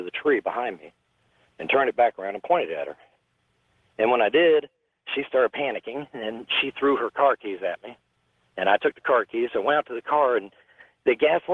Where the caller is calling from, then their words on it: Knoxville, Tennessee, United States; I'm calling from Knoxville, Tennessee.